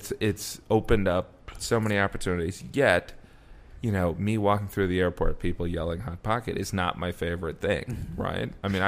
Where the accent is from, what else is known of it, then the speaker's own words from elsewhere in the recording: Compton, California, United States; I'm actually from Compton.